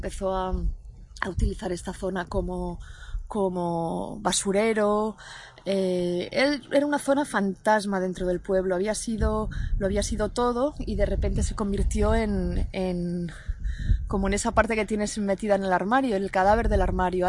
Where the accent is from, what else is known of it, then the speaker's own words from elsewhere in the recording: Cangas, Galicia, Spain; en mi pueblo, que se llama Cangas, en la ría de Vigo.